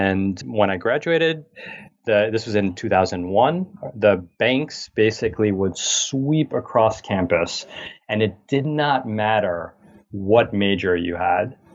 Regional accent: New York City, New York, United States; growing up in New York City, I did not experience a lot of the fun things that you see in the different movies and TV shows.

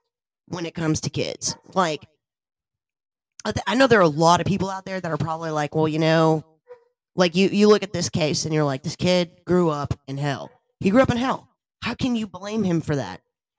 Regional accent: Boston, Massachusetts, United States; Now, we grew up in Boston.

